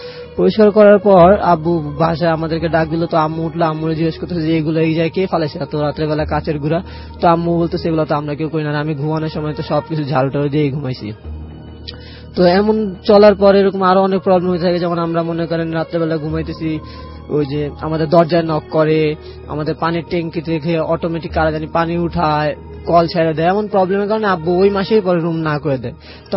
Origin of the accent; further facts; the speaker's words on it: Dhaka, Dhaka Division, Bangladesh; আমি ধানমন্ডি জিগাতকলা থেকে আসছি